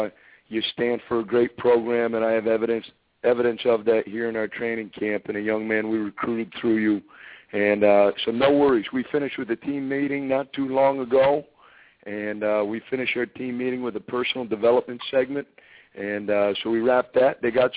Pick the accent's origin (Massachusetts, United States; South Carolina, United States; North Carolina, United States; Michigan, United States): Massachusetts, United States; I grew up in Massachusetts in the Northeast in a suburb of Boston, about 25 miles west of Boston, little town.